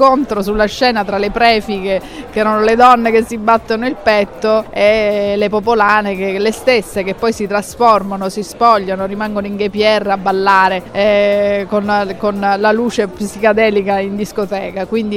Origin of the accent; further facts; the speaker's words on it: Catania, Sicily, Italy; E per esattezza io vengo dallo Ionio, perché il mio mare è quello catanese ed è lo Ionio.